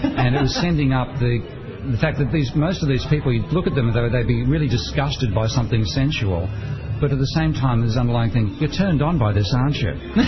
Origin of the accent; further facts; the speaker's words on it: Australia; Well, it's me having a bit of fun with the language and being an Australian about it as well.